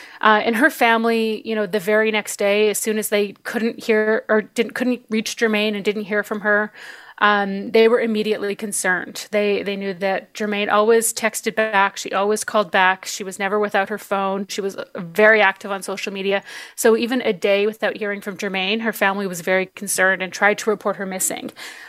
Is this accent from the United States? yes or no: no; Canada; I'm an Indigenous woman. I'm Cree from Canada, and I grew up in my community.